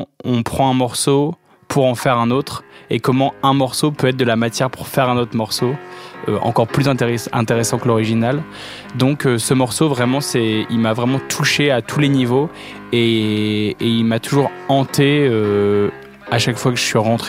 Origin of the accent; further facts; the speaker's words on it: Croix, Hauts-de-France, France; born there; Je suis né près de Lille, dans une ville qui s'appelle Croix.